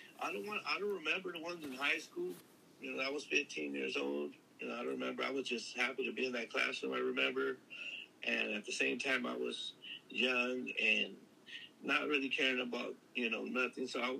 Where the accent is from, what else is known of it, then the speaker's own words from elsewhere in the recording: Los Angeles, California, United States; What happened was I was born and raised in South